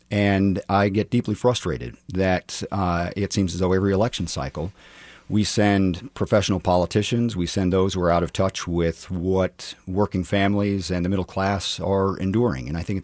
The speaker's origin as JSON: {"language": "English", "region": "Kansas", "country": "United States", "tie": "born or raised there", "said": "First of all, this is my home. I was raised in Kansas. I'm raising my own family here in Kansas."}